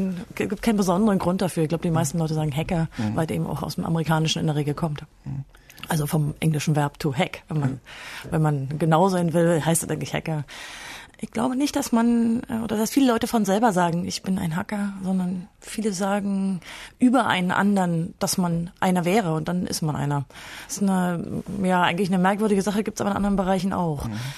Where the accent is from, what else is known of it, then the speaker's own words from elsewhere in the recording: East Germany, Germany; Na, ich bin ein Ossi.